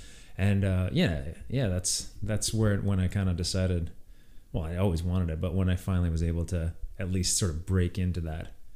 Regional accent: Calgary, Alberta, Canada; I grew up in Calgary, and I lived really close to a provincial park that had single track trails

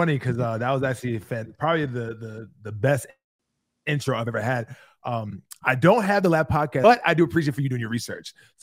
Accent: New York, United States; moved away as an adult; now in Miami, United States; well, I'm originally from New York, came here in Miami in 2009.

